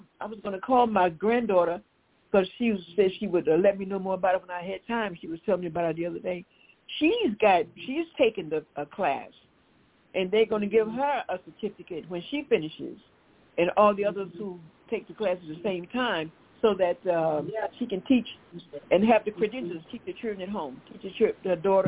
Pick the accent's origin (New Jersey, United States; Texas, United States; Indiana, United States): New Jersey, United States; Newark; now in Atlanta, United States; I come down here from New Jersey.